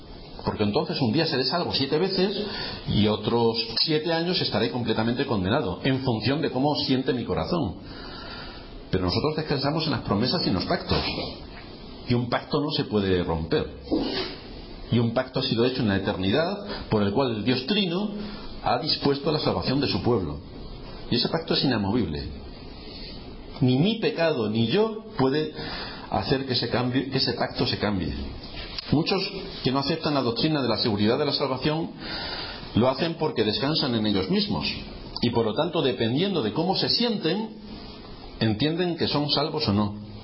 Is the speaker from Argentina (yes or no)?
no; Spain; ¿qué dice mi carnet de identidad? Que soy español.